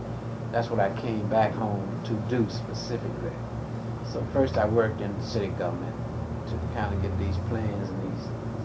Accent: the South, United States; I grew up in the South in a segregated society, per se. And then, you know, I went away to college and was in a grade school and then finally to New York and worked there for about 5 years.

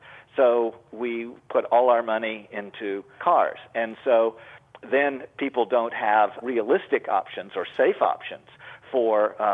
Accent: Jackson, Mississippi, United States; I grew up in the South, too, in Jackson, Mississippi, which I guess is a tiny version of the epic sprawl of Atlanta.

